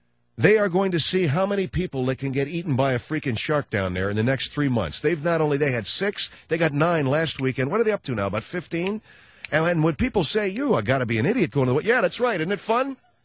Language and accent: English; California, United States; moved away; also born or lived in Florida; I mean, I grew up in California. I left California in 1972. I drove down there with some friends of mine, and we worked in construction work.